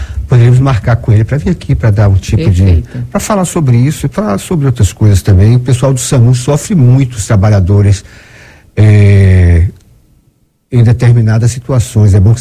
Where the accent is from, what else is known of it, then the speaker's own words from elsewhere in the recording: Iguaí, Bahia, Brazil; Sou aqui de Iguaí